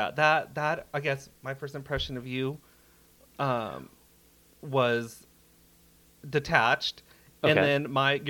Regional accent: Simi Valley, California, United States; also born or lived in North Hollywood; I lived in Simi Valley, but I spent a lot of time in the Valley. Like, I was born in North Hollywood.

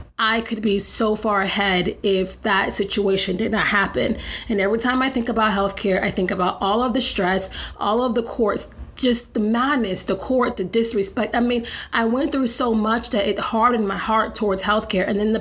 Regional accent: Michigan, United States; also born or lived in Maryland; now in Atlanta, United States; I grew up in Michigan, lived the majority of my life in Maryland, and recently moved to Atlanta to pursue this new journey of motherhood on my own.

